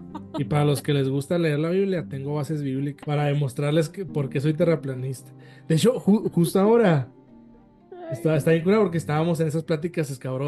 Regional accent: Nogales, Sonora, Mexico; soy de Nogales, Sonora. Soy vecino de Cintia.

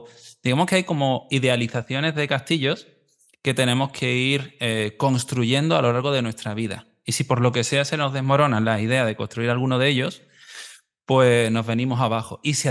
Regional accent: Marbella, Andalusia, Spain; Soy de Marbella, yo no he hecho un castillo en mi vida.

